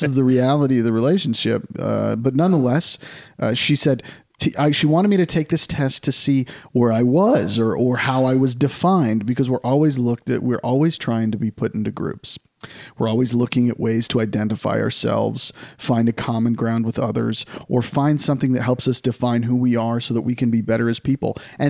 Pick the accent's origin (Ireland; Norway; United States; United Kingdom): United Kingdom; Because I'm British.